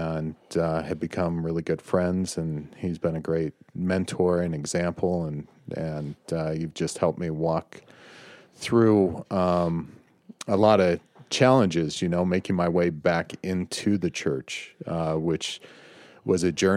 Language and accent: English; Utah, United States; I'm from Utah County. I've lived in Utah. I've been in and around the church my whole life.